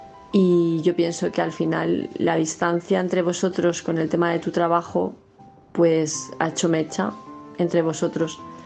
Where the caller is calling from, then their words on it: Palma de Mallorca, Balearic Islands, Spain; de Palma de Mallorca